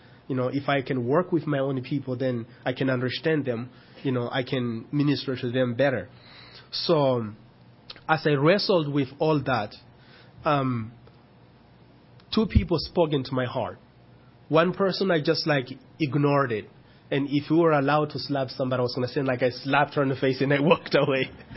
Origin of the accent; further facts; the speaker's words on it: Nampula, Mozambique; So then when I went back to Mozambique, I was leading a team into Malawi. Before I got to my hometown, Nampula, I met my sister who lives in the border of Malawi